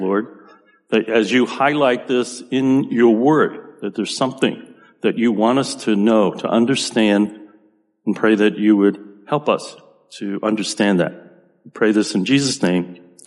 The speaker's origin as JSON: {"language": "English", "town": "Boston", "region": "Massachusetts", "country": "United States", "said": "So there are times that, for instance, people can tell I'm from Boston, right?"}